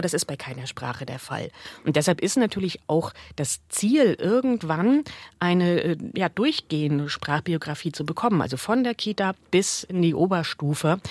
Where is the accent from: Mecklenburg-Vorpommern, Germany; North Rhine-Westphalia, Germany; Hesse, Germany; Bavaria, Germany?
Mecklenburg-Vorpommern, Germany; Bei uns in Mecklenburg-Vorpommern gibt es viele, die sagen, nee, Moin, das kommt aus dem Westen, das sagen wir hier nicht.